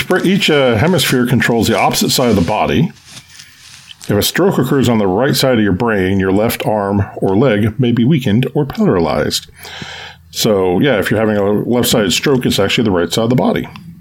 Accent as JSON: {"language": "English", "region": "Oklahoma", "country": "United States", "tie": "born or raised there", "also_born_or_lived": "Canada", "said": "Well, I'm a mix of nice, and I grew up in Oklahoma."}